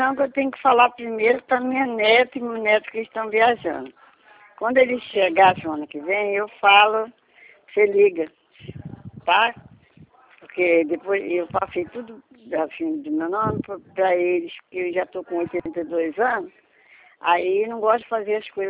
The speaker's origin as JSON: {"language": "Portuguese", "town": "Ponte Nova", "region": "Minas Gerais", "country": "Brazil", "tie": "born there", "said": "Eu fui botado lá na roça, onde eu nasci, em Ponte Nova. Minas"}